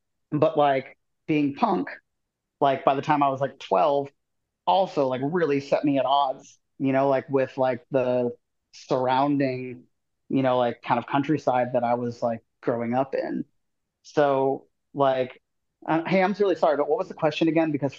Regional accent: Indiana, United States; I grew up in the Midwest in Southern Indiana, and I come from like the cool college town or whatever, but I grew up outside of the college town, like in the woods.

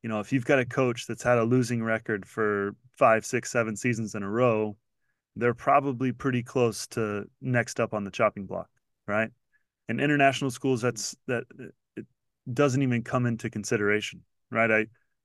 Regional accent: United States; And international schools are very different than I'm an American, right?

